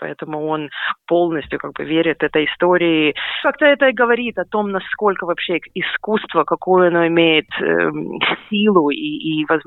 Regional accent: Kyiv, Ukraine; Я когда росла в Киеве, на Украине

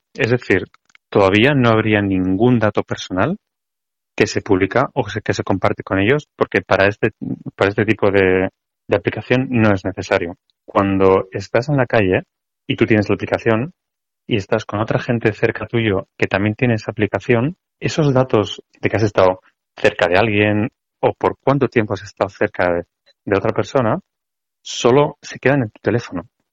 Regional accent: Spain; now in Singapore; ahora yo soy de España

